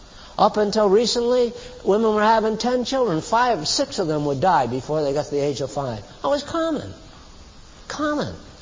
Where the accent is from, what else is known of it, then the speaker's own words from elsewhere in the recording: United States; But by and large, as American people, we have not suffered as most of the people have throughout history.